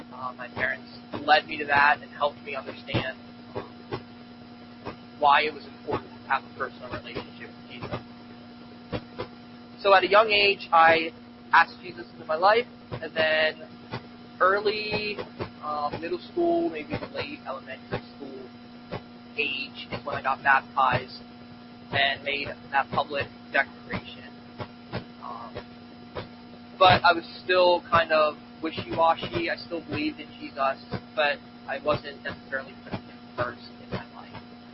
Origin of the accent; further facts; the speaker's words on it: Elverson, Pennsylvania, United States; So, I was born and raised in Elverson. Gretchen and I, my wife, and Oliver is down there playing somewhere. We live in Elverson.